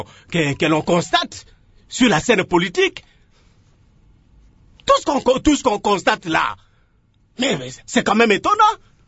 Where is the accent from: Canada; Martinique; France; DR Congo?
DR Congo; nous sommes Congolais